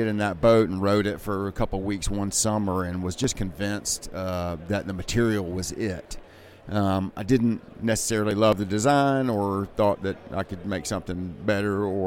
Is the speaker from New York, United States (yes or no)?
no; Columbia, South Carolina, United States; No, I grew up in Columbia, South Carolina.